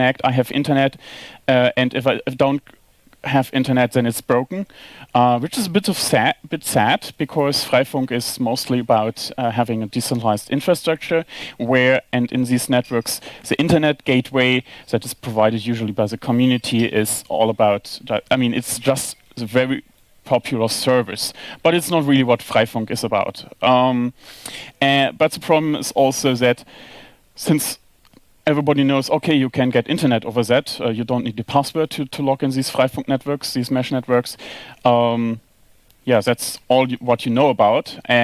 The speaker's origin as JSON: {"language": "English", "region": "Berlin", "country": "Germany", "said": "I'm from Berlin. I'm a software programmer, as I guess a lot of people here."}